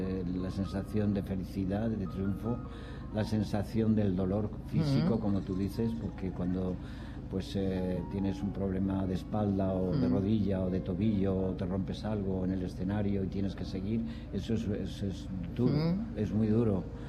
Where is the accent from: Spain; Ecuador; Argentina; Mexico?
Spain; yo quería estar era aquí, en España. Y yo siempre he dicho, prefiero comerme un plato de lentejas en mi país